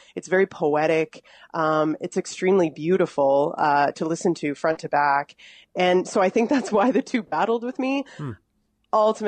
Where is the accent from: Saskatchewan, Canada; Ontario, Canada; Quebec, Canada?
Ontario, Canada; Mississauga; when I was living just outside of Toronto, because I'm born and raised in Mississauga.